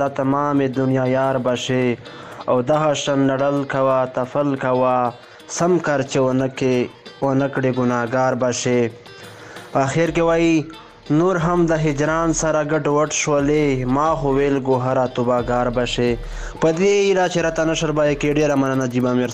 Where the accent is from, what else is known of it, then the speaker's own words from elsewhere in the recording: Bannu, Khyber Pakhtunkhwa, Pakistan; د پاکستان بنو زیلی څخه یم